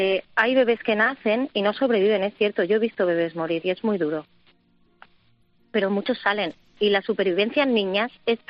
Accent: Ibiza, Balearic Islands, Spain; porque yo soy de Ibiza

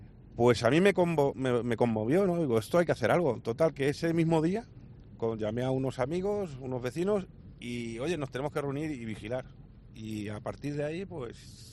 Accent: Madrid, Community of Madrid, Spain; moved away as an adult; also born or lived in Navalvillar de Pela; Yo me he criado en Madrid, de hecho he vivido toda mi vida en Madrid, mis padres emigraron. Nací en el pueblo, en Navalvillar de Pela, pero me fui me llevaron con un añito así a Madrid, y de hecho me crié a Madrid. Y me vine hace 16 años

